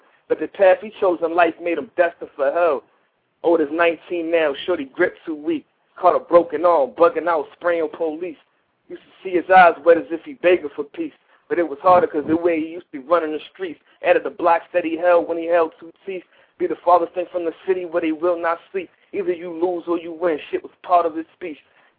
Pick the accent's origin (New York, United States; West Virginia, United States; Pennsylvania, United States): Pennsylvania, United States; Philadelphia; I'm light-skinned than a motherfucker, but I'm from Philadelphia, PA. I was born in this motherfucking country.